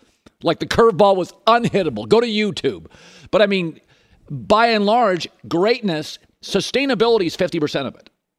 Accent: Pacific Northwest, United States; So I grew up in the Pacific Northwest.

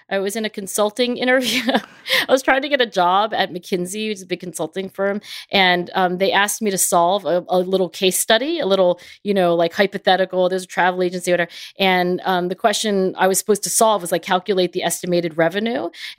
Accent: Philadelphia, Pennsylvania, United States; It just happens to be in my hometown of Philadelphia.

